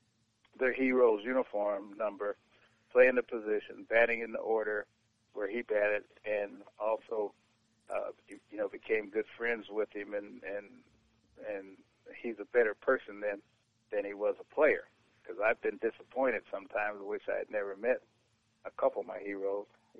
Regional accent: California, United States; and I was from California, even though my dad's from the South.

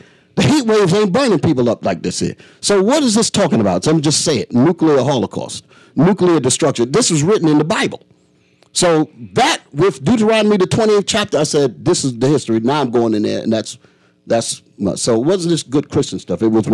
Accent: New York, United States; I'm from New York originally. I've seen what crack, well, crack wasn't there. It was heroin.

